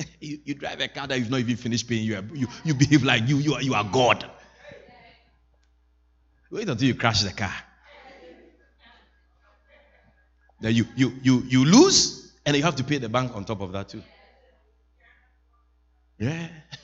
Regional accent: Ashanti, Ghana; born there; In my culture, where I was born, in Ghana, West Africa, where I was born, I'm from the Ashanti tribe.

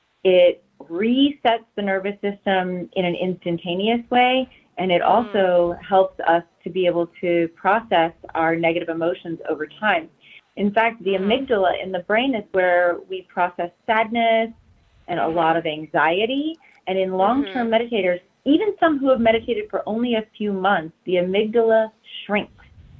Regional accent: the South, United States; I was raised in the South. I was in church every single day, literally, because I went to school there

